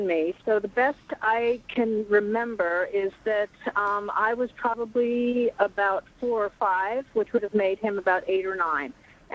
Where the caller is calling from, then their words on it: Stamford, Connecticut, United States; I'm calling from Stamford, Connecticut.